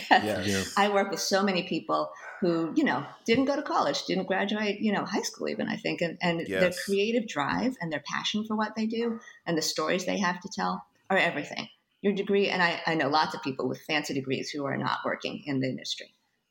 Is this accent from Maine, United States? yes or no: yes; Bangor, Maine, United States; I grew up in Bangor, Maine, which is a really small town of like 30,000 people.